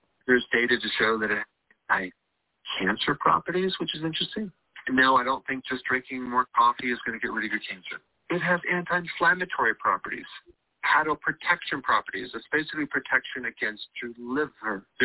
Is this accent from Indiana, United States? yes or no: no; Miami, Florida, United States; also born or lived in Tallahassee; I grew up in Miami, so raised in Miami. And then I want to say 97-ish, we moved over to Tallahassee. So a big city, a little smaller city.